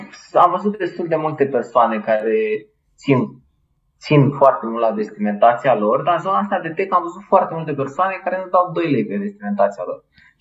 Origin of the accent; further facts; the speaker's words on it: Târgu Jiu, Gorj County, Romania; now in Iași, Romania; că eu deloc nu sunt de aici din Iași, sunt din Târgu Jiu și cred că dacă ne uităm așa pe hartă, e cel mai departe, la 700 de kilometri.